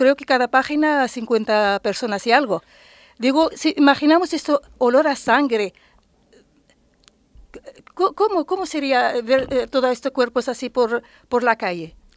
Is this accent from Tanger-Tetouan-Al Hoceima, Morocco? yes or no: yes; Tetouan, Tanger-Tetouan-Al Hoceima, Morocco; Spanish is a second language; yo soy de Tetuán, de Marruecos, perfectísimamente, he nacido, yo nacido en 1976.